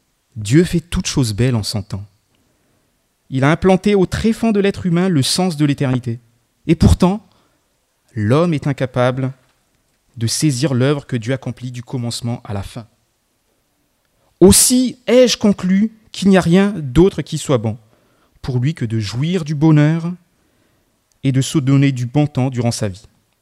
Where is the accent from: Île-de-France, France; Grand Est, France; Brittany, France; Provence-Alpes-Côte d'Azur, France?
Provence-Alpes-Côte d'Azur, France; Marseille; je suis de Marseille. J'exerce en tant qu'architecte là-bas.